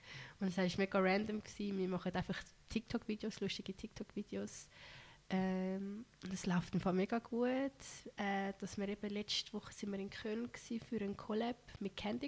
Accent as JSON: {"language": "German", "region": "Zurich", "country": "Switzerland", "tie": "born or raised there", "said": "Ich bin auch stolze Zürcherin."}